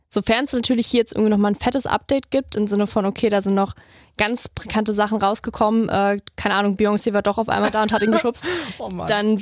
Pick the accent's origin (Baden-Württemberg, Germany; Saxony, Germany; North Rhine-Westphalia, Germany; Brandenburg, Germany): Saxony, Germany; Auch hier bei uns in Sachsen gab es welche, habe ich gesehen.